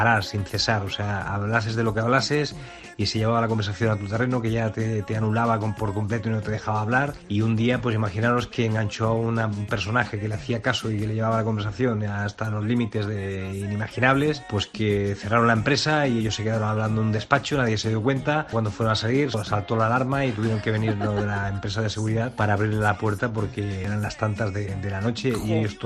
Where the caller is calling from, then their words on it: Terrassa, Catalonia, Spain; de Tarrasa.